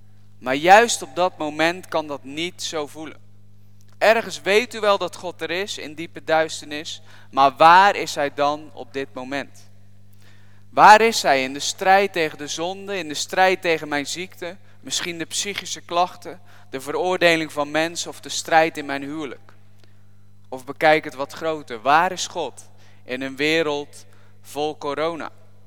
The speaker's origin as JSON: {"language": "Dutch", "town": "Giessendam", "region": "South Holland", "country": "Netherlands", "lives_now": "Hellouw, Netherlands", "said": "ik kom oorspronkelijk uit Hanningsveld, Giessendam."}